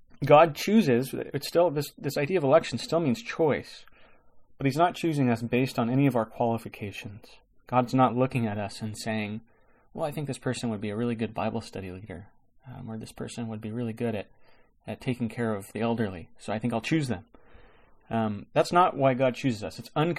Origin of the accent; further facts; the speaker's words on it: United States; now in ?; I can tell you, as an American living here, that your election season is mercifully short.